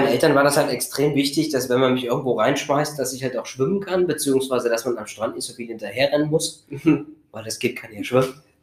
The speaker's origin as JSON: {"language": "German", "town": "Magdeburg", "region": "Saxony-Anhalt", "country": "Germany", "said": "Ich komme aus Magdeburg, genau."}